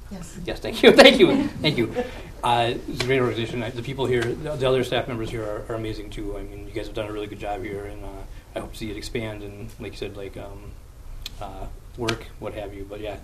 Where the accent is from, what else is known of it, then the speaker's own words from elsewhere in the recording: Black River Falls, Wisconsin, United States; now in Eau Claire, United States; I've been in Eau Claire for about six. I came from Black River Falls. When I left Black River Falls, there were 18 heroin overdose deaths in a year and a population of 3,500 people.